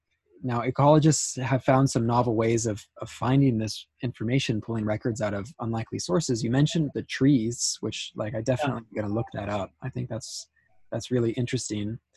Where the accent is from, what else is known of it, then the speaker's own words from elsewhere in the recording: California, United States; but I'm a Californian, and I'm up from Northern California, so I'm not afraid of cold water.